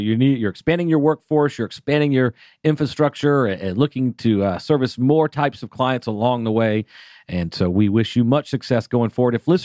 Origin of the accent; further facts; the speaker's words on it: Alpharetta, Georgia, United States; I'll have to visit soon as I am from Alpharetta.